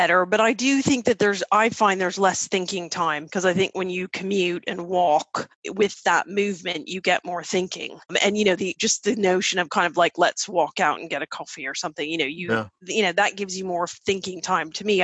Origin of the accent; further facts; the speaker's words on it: Miami, Florida, United States; also born or lived in New York; Obviously, I'm from Miami.